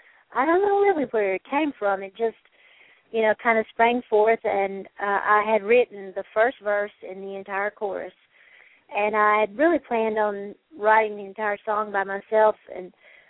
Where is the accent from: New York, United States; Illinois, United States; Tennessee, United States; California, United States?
Tennessee, United States; I was from Nashville and Memphis